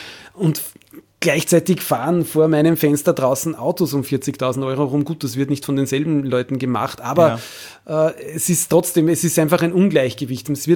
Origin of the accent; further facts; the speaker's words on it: Austria; sage ich als Österreicher.